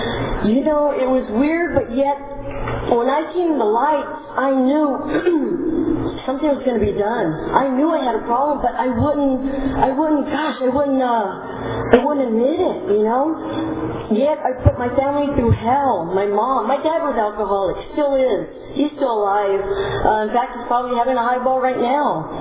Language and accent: English; Hanford, California, United States; I am from Hanford, California. And I am a real alcoholic. I am 58 years old, and I've lived in Hanford my whole life.